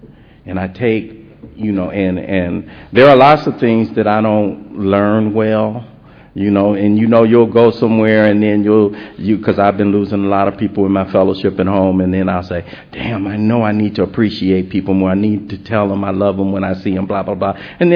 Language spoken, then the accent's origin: English; Los Angeles, California, United States; I'm from South Central Los Angeles, and my mother was on welfare in the 60s.